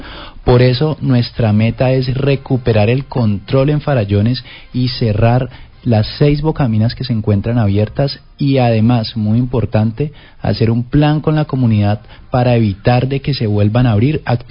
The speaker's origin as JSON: {"language": "Spanish", "town": "Cali", "region": "Valle del Cauca", "country": "Colombia", "tie": "born or raised there", "said": "Yo soy caleño, nací en el barrio Nueva Granada y me he criado y vivido toda mi vida en Cali. Soy economista."}